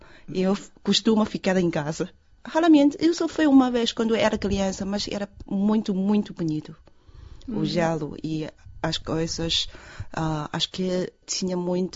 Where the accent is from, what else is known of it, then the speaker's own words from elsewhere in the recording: Heilongjiang, China; Portuguese is a second language; Província Heilongjiang, norte da China.